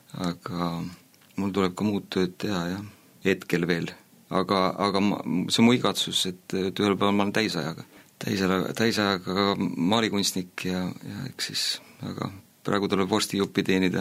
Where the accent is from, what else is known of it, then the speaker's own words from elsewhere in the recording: Kuressaare, Saare County, Estonia; ma olen pärit Kuressaarest ja elan seal praegu ka. Ma olen kasvanud mitte usklikus perekonnas.